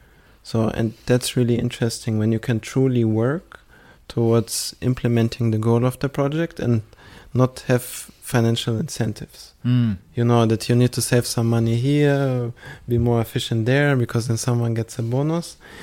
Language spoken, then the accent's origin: English; Germany; I know how privileged I am growing up in Germany, living there